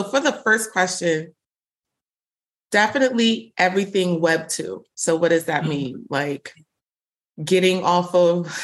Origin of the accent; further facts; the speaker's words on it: Brooklyn, New York, United States; accent: Brooklyn; That's my Brooklyn accent.